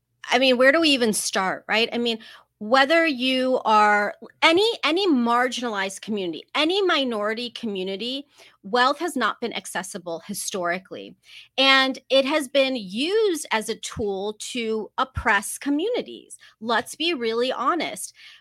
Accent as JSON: {"language": "English", "region": "District of Columbia", "country": "United States", "tie": "born or raised there", "said": "growing up in the Muslim community here in the States, I grew up in the DC area and the Adams community, which is a great community."}